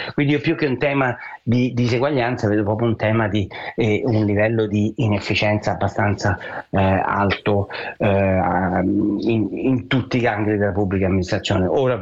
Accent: Rome, Lazio, Italy; sono romano, non sono eccellenti i trasporti romani

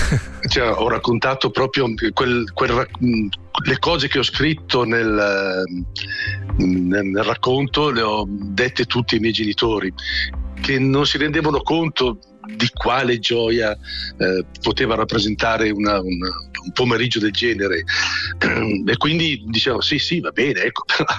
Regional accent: Fombio, Lombardy, Italy; Il mio paese, Fombio, era attraversato in quel periodo dalla Via Emilia

